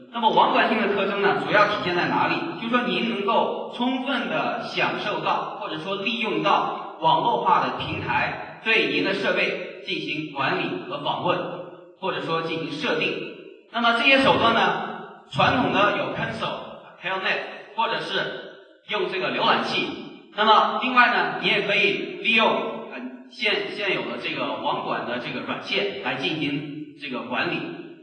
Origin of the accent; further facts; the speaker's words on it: China; 我们中国人呢经常喜欢这个讲8这个数字